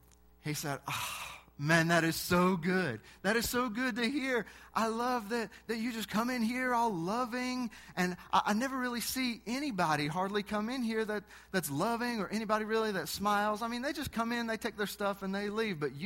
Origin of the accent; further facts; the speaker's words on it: West Virginia, United States; I mean, I'm clueless. I'm a sheltered West Virginia boy, I guess.